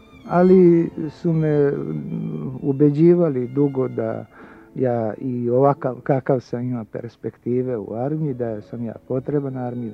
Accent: Tušilović, Karlovac County, Croatia; born there; Ja sam rođen u Tušiloviću, u Kordunu, na domak Petrove gore.

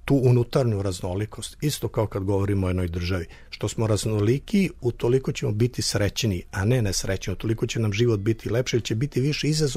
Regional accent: Serbia; Kod nas u Srbiji toga nema.

